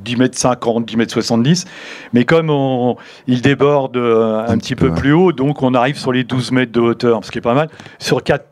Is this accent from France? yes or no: yes; Évreux, Normandy, France; moi qui sors d'un... je suis issu quand même de Nétreville, j'ai grandi là, dans un quartier.